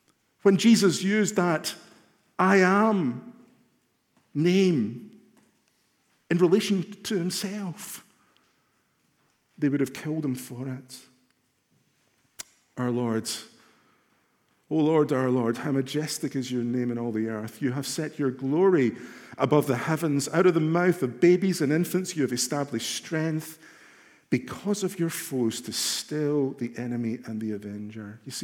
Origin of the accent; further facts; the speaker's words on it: Glasgow, Scotland, United Kingdom; when I was a boy growing up in Glasgow in the church that we attended.